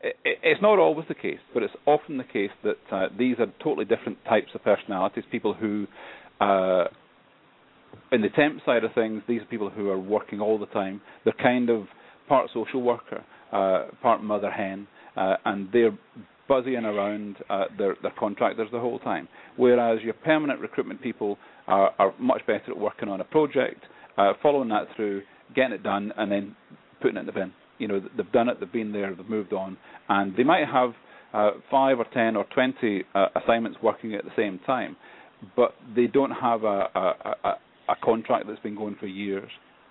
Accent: Scotland, United Kingdom; I'm Scottish. I'm not big on the royal family.

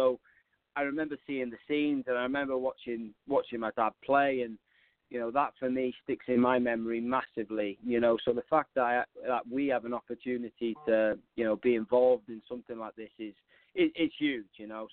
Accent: Wales, United Kingdom; moved away as an adult; now in United States; Originally from Wales. So I was born and raised in Wales, and then came over to the States on fortunate enough to come over on a soccer scholarship, and met my lovely wife and have two amazing kids, and stayed over here. So this is my home now.

